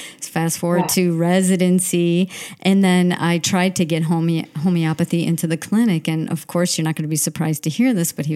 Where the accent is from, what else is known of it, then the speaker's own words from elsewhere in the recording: Buffalo, New York, United States; I'm from Buffalo, New York